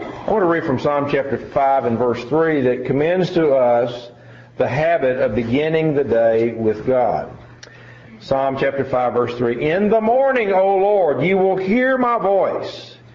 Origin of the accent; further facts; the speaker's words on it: Tennessee, United States; I'm originally from Tennessee, and happy to say this is my first time to be in Nebraska